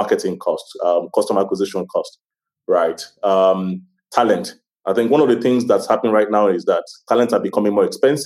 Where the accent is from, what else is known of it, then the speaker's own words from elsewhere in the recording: Ogun, Nigeria; I'm an Ijebu man, so I come from Ijebu, which means that we are used to not spending money, right?